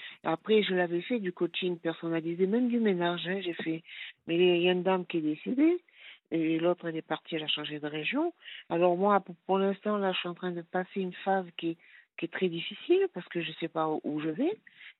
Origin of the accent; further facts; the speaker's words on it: Avignon, Provence-Alpes-Côte d'Azur, France; Et je suis d'Avignon, j'ai fait à peu près, on va dire, 10-12 kilomètres